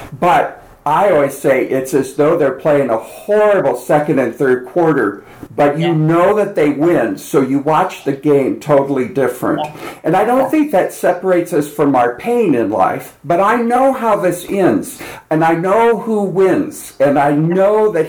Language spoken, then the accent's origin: English; Nebraska, United States; And now I'm from Nebraska, we have good food, nice people, no God-made lakes, no mountains, no ocean.